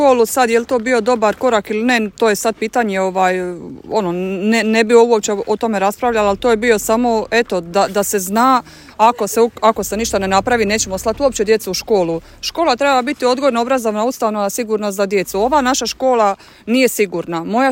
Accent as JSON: {"language": "Croatian", "town": "Split", "region": "Split-Dalmatia County", "country": "Croatia", "tie": "born or raised there", "said": "Ja sam dijete iz Splita koje je završilo dolje osnovnu školu, 91. sam upisala"}